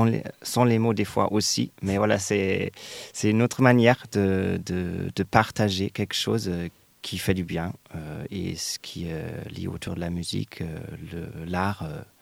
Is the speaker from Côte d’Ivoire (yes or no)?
no; Germany; French is a second language; also born or lived in Brazil; now in France; Alors, pour répondre, non, moi je suis allemand.